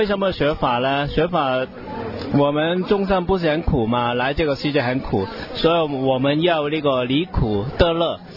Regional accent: Hong Kong; 我来自香港。

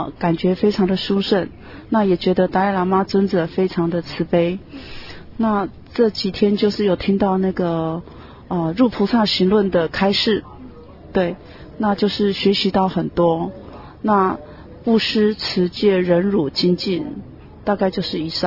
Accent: Taiwan; 我来自台湾

